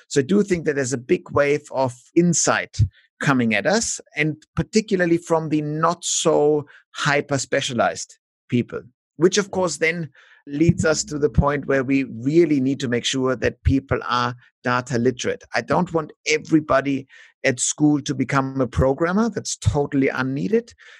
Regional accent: Australia; now in Germany; what I now as an Australian think of being basic for Germany, is rather difficult.

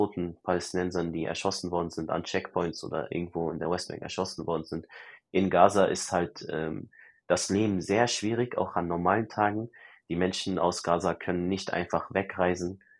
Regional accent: Germany; Ich komme aus Deutschland, verdammt, ihr wisst, dass wir in Deutschland mehr verdienen.

